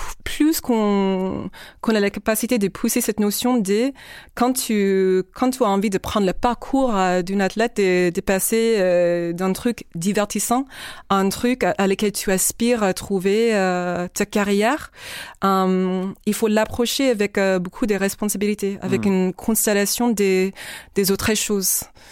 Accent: United States; Tu sais, je suis américaine.

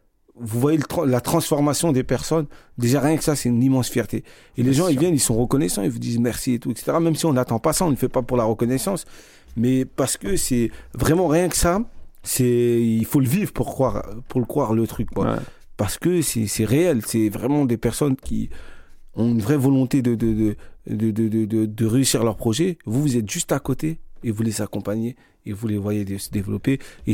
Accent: France; Nous, on est nés en France

